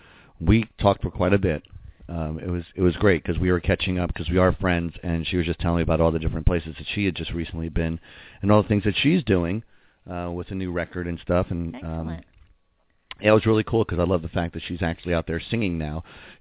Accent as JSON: {"language": "English", "region": "Connecticut", "country": "United States", "tie": "born or raised there", "moved": "yes", "said": "I left Connecticut to do that."}